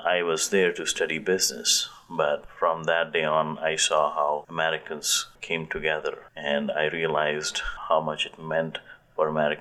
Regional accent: India; moved away as an adult; now in United States; I was born in India and was raised in India till I was 24 years old.

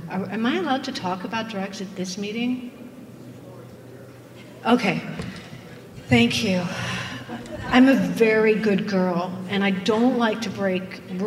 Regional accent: Paris, Île-de-France, France; I grew up in Paris, which is why I knew how to say bûche

